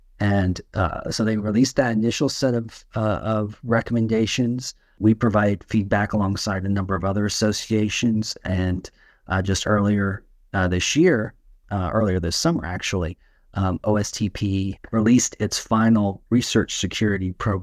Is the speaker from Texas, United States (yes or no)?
yes; Corpus Christi, Texas, United States; I'm from Corpus Christi, Texas, originally, which is just down the road from San Antonio.